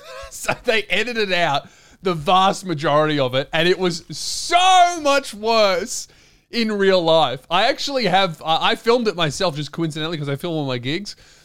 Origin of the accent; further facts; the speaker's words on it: Melbourne, Victoria, Australia; This is like the first gig in Melbourne in my hometown since the surgery.